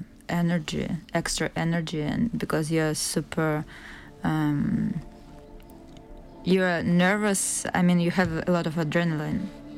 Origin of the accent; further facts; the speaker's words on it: Russia; everyone was like pointing to us that we are from Russia and asking us like what it's like in Russia, what it's like to be Russian, and we were like thinking, wow, we're Russians.